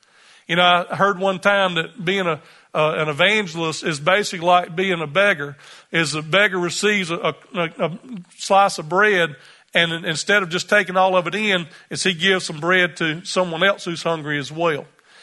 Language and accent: English; United States; being an American and with the currency there, I was basically like a rich man